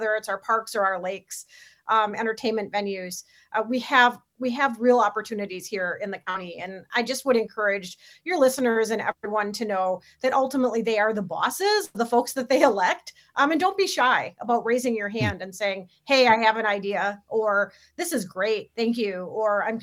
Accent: Madison, Wisconsin, United States; And as a little girl growing up in Madison

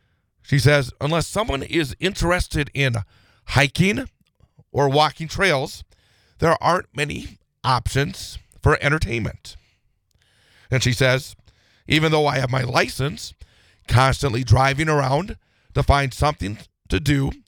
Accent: Rothschild, Wisconsin, United States; Back when I was a teen, I grew up in Rothschild, Schofield.

